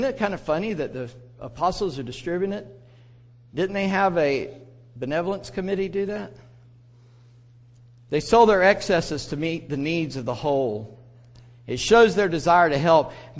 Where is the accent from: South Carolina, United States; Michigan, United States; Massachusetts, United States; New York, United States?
South Carolina, United States; Charleston; I'm from Charleston, and few months back now, a young man goes in and spends hours in Bible study with a group of believers and then shoots them.